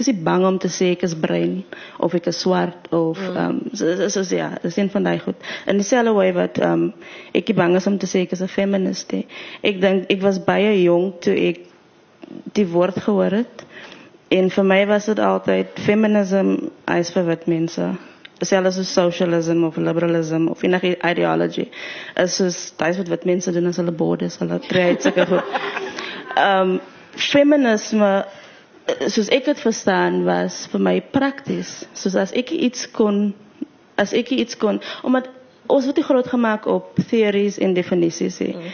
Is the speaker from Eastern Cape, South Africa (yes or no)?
no; Cape Flats, Western Cape, South Africa; is ek colored, is ek bruin, ek is van die Cape Flats, ek is van die plaas. So die is my identities.